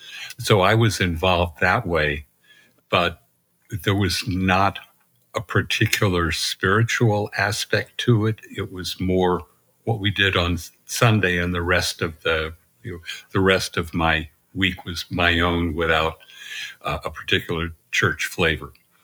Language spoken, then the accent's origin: English; Philadelphia, Pennsylvania, United States; I grew up in the Philadelphia area, which is a kind of a Quaker hotbed, although I knew nothing about Quakers at the time.